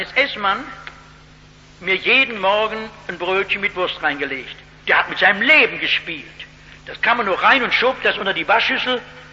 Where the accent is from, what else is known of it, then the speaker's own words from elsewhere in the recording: North Rhine-Westphalia, Germany; verzeihen Sie, dass ich so rede, ich komme aus dem Ruhrgebiet, da redet man nicht so vornehm wie in Kassel.